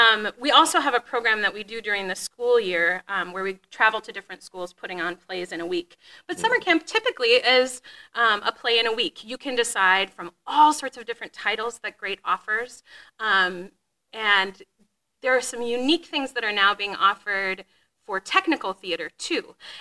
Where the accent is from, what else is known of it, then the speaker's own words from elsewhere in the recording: St. Cloud, Minnesota, United States; also born or lived in US West Coast; I grew up here in the St. Cloud area, and then like many you know, young people moved away.